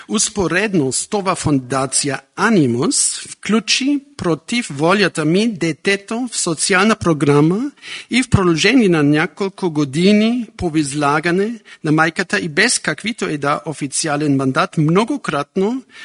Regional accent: Nuremberg, Bavaria, Germany; now in Sofia, Bulgaria; от Нюрнберг съм и живея в София по 10 дни в месеца.

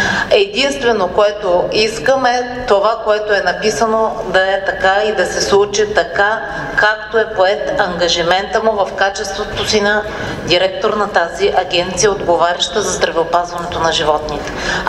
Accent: Sliven, Sliven Province, Bulgaria; born there; аз не съм виновна, че съм се родила в Сливен, да ви кажа.

